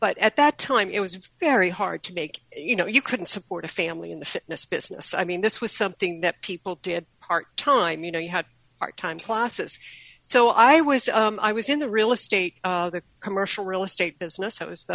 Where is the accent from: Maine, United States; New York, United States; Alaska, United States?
Maine, United States; I'm actually originally from Maine, So I kind of have connections up in the Northeast.